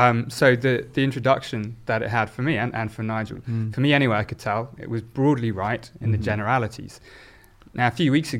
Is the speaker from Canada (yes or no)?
no; Oxford, South East England, United Kingdom; born there; instead of saying I was born in Oxford, which would have been true